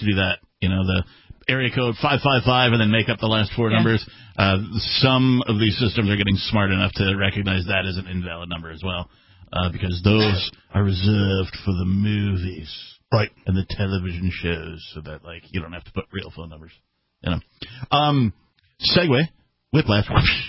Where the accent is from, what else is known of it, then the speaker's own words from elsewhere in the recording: Wisconsin, United States; moved away; So, I grew up in Wisconsin, so, winter's kind of an old hat. I did move away from winter to the West Coast